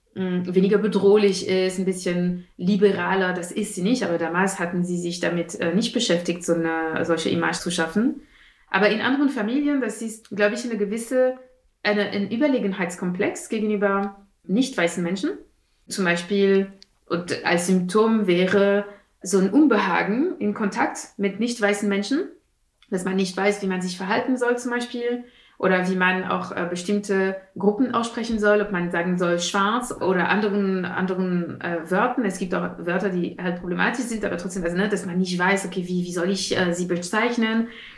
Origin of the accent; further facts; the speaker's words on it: France; dass ich mich wirklich als Französin wahrgenommen habe.